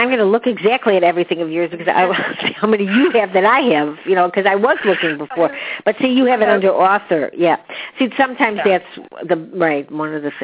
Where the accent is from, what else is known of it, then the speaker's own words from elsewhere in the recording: Chicago, Illinois, United States; Hey, I'm from Chicago.